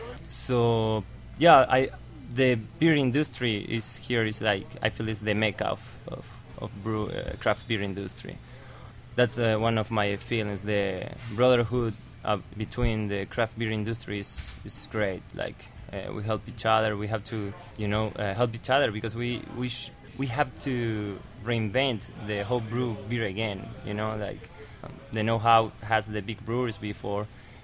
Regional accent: Patagonia, Argentina; moved away as an adult; now in Boulder, United States; Okay, I'm from Argentina, Patagonia. I opened a brewery over there like 12 years ago and moved here

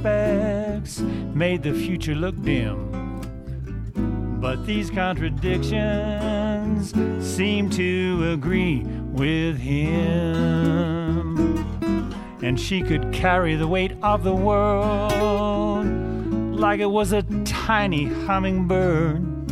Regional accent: Boulder, Colorado, United States; growing up in Boulder, in the older parts of town, there were alleys behind all of the houses.

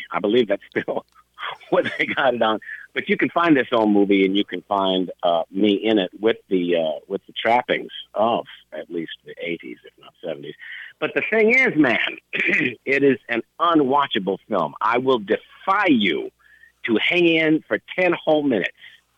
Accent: Sacramento, California, United States; Well, I've been in Sacramento, California since my 10th year, just on the cusp of my 10th year. But I have to remind everyone, it was south. Sacramento.

